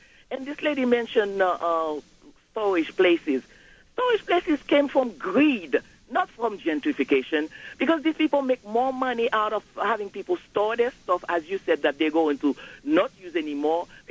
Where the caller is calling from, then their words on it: Brooklyn, New York, United States; from Brooklyn.